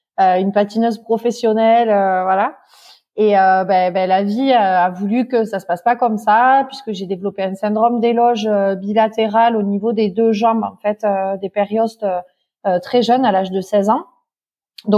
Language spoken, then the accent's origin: French; Font-Romeu, Occitanie, France; Alors, moi, je suis originaire de Font-Romeu.